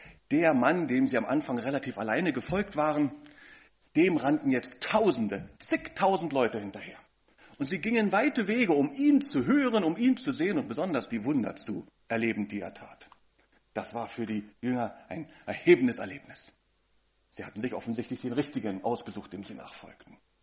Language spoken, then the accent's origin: German; Berlin, Germany; Als Berliner kennen wir diesen Begriff vielleicht noch.